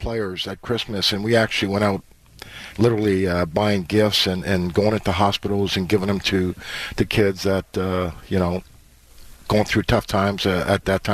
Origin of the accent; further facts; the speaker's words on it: Montreal, Quebec, Canada; growing up in Montreal and dreaming about playing for the Canadiens when I was a young kid